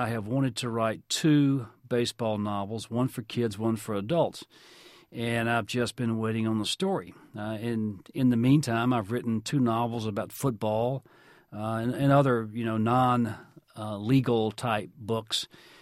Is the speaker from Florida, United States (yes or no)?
no; Arkansas, United States; also born or lived in Mississippi; And growing up in Arkansas and Mississippi, where I'm from, every small town, every porch, every car, every kitchen had a radio.